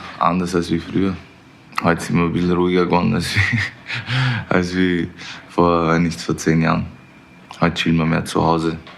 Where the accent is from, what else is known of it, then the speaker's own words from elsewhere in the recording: Vienna, Austria; Ich bin in Wien geboren, da aufgewachsen. Habe einen österreichischen Reisepass.